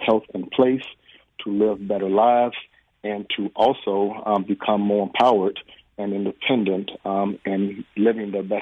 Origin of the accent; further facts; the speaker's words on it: Illinois, United States; born there; I was born in Cook County. As luck would have it, I actually came full circle and trained in Cook County.